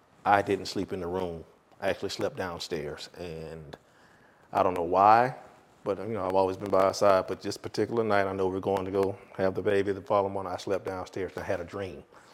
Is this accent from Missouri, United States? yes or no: no; Jacksonville, Florida, United States; also born or lived in Putnam County; And I'm from Florida, so I was freezing.